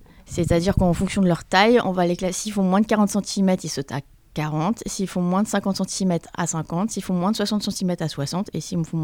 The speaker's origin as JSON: {"language": "French", "region": "Île-de-France", "country": "France", "lives_now": "Chauvigny, France", "said": "Je suis d'originaire d'Île-de-France. Je fais partie de la région de Chauvigny depuis 8 ans maintenant."}